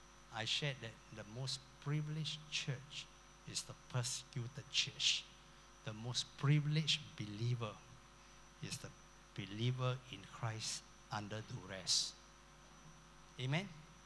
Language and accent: English; Singapore; We are coming from Singapore, you poor people in Thailand